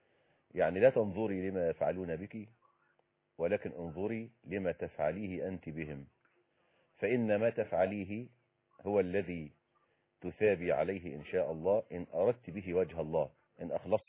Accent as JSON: {"language": "Arabic", "country": "Egypt"}